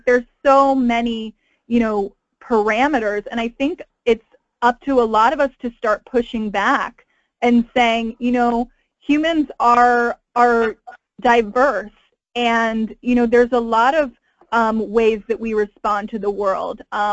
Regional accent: North Carolina, United States; And I moved to Massachusetts from North Carolina, and I found HBN there.

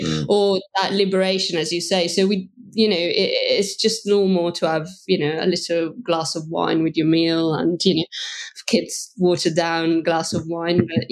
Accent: Verona, Veneto, Italy; I'm from Verona, which, you know, is the region of Valpolicella.

